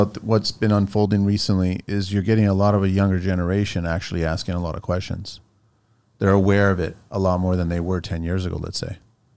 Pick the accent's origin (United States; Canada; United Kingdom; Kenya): Canada; born there; I know I was born here in Canada.